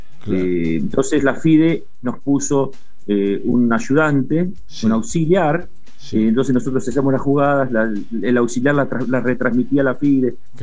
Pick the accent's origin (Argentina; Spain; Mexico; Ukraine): Argentina; Buenos Aires; now in Córdoba, Argentina; yo soy porteño pero cordobés, sí.